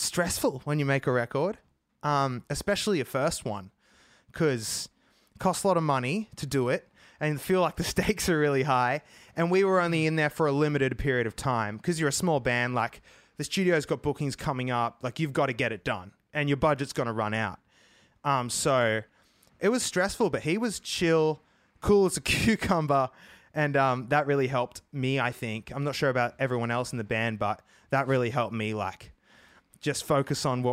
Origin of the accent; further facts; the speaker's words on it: Queensland, Australia; And I grew up in Queensland, and in summer in Queensland, it's like this relaxed, happy environment a lot of the time.